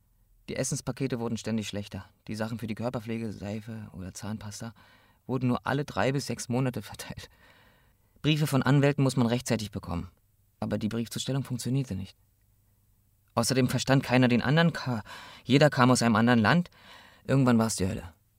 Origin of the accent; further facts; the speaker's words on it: Jimma, Oromia, Ethiopia; now in Germany; bin 36 Jahre alt. Ich komme aus Äthiopien. Ich bin 333 Kilometer südwestlich von Addis Abeba aufgewachsen, in Jimma.